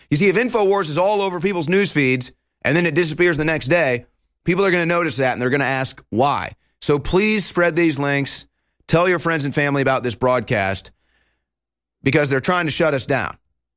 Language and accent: English; United States; I'm not trying to go side by side here with Israel or Palestine. Okay, I'm an American.